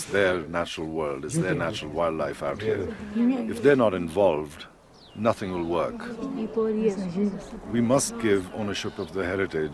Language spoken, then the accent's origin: English; Pakistan; And as a Pakistani, I can empathize with them, that I can see their dilemma.